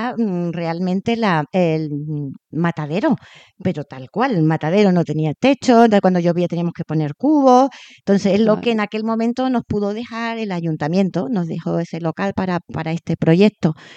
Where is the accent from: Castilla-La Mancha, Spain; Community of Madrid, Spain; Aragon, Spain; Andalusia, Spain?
Andalusia, Spain; Isla Cristina; now in La Granja, Spain; De Huelva, de Isla Cristina.